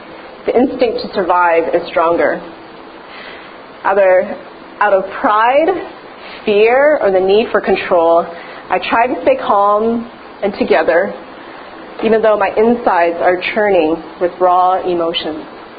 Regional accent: Edmonton, Alberta, Canada; now in Vancouver, Canada; But growing up in Edmonton, and since moving to Vancouver

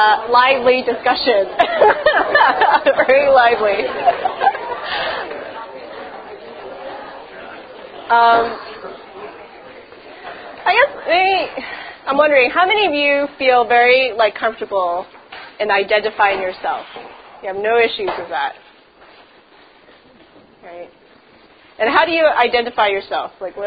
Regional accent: Edmonton, Alberta, Canada; I often get the question when I travel, where are you from? And I'll say, Canada. I know, where are you really from? Because they can't, and or even in Canada, I would say, where are you from? Edmonton.

